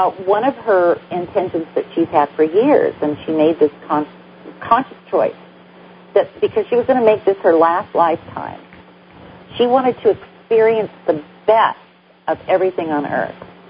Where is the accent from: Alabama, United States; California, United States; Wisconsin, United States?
California, United States; Hollywood; I grew up in Hollywood, so I was around movie stars everywhere.